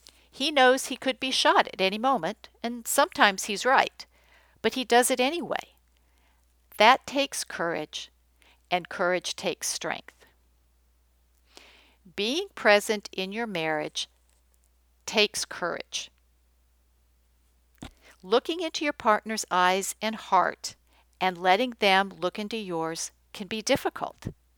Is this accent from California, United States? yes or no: yes; Los Angeles, California, United States; Now, I'm from California, LA to be precise, so I'm used to being thought of as a bit off.